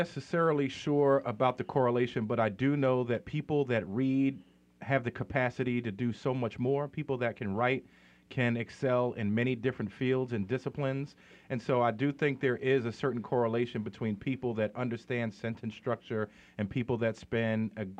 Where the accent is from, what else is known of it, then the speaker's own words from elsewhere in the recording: New York City, New York, United States; Well, you know, growing up in New York City as a low-income kid, the library was a magical place for me.